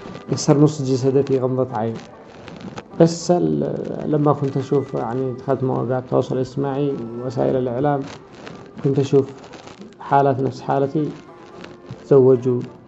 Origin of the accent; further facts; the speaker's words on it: Al-Haymah Ad-Dakhiliyah, Sanaa, Yemen; born there; من مواليد الحيم الداخلية محافظة صنعاء.